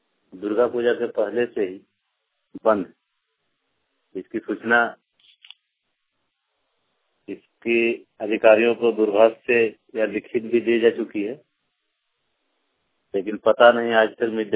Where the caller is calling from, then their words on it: Sadhobad, India; धनबाद जिले के गोविंदपुर प्रखंड से बोल रहा हूँ। मेरा गांव साधोबाद है।